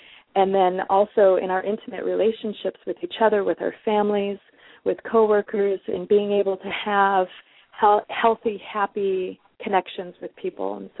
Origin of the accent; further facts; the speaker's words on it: Detroit, Michigan, United States; I'm originally from Detroit, and Detroit people are often very outspoken, and so there is definitely part of that within the way that I was raised to be outspoken.